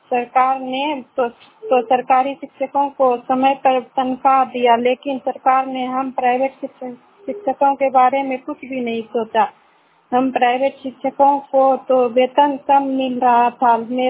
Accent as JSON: {"language": "Hindi", "town": "Bariyarpur", "region": "Bihar", "country": "India", "said": "मैं बरियारपुर बस्ती मुंगेर की निवासी हूँ।"}